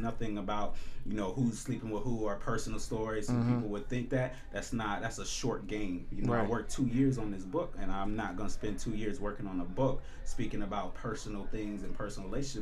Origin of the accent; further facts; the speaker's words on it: Indiana, United States; moved away as an adult; because I came from Indiana and I said, you know what? I was 19 and I left a tennis scholarship of $5,000 to pay a second year at Indiana Tech. And I said, I'm going to go to New York City.